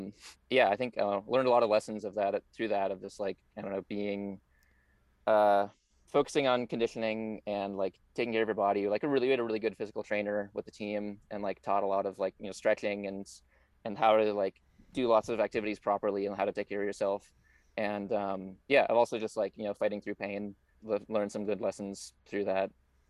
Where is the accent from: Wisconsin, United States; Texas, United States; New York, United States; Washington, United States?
Washington, United States; Seattle; So yeah, I grew up in Seattle. I played like soccer for a while.